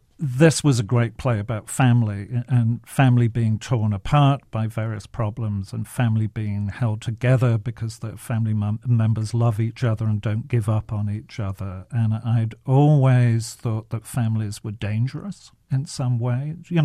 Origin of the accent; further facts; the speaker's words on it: England, United Kingdom; now in California, United States; Well, I'm from England, but I've lived in California for a long while